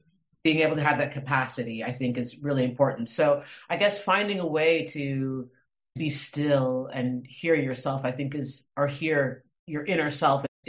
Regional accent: Boulder, Colorado, United States; because I grew up in Boulder, Colorado, as I said before. And it's such a granola hippie town.

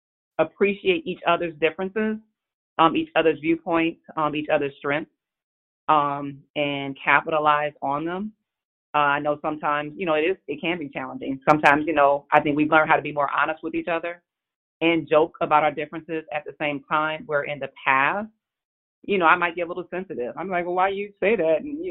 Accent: Illinois, United States; So a little bit about me. I grew up in Illinois. I played basketball, loved sports.

